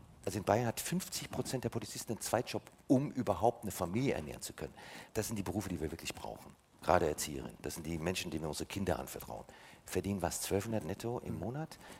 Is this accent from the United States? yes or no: yes; United States; Ja gut, ist ja nicht überall in den USA sonnig. Also es gibt Bundesstaaten, da wo ich aufgewachsen bin, ist der Winter sehr viel schlimmer als hier.